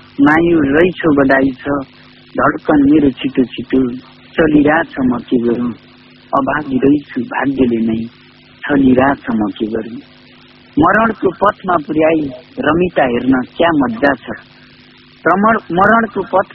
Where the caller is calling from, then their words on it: Sunauli, Lumbini Province, Nepal; सुनौलबाट।